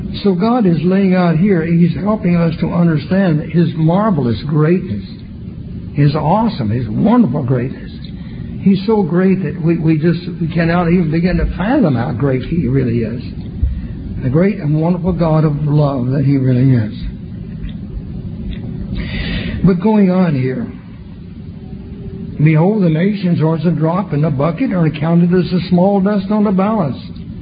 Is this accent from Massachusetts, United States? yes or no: no; Oklahoma, United States; when I was a young lad growing up in Oklahoma, out in the cotton fields.